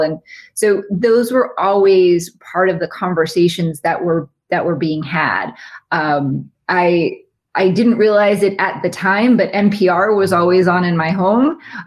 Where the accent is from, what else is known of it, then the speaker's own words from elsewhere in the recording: Massachusetts, United States; so I grew up outside of Boston, and to be a page, you live and you work on Capitol Hill.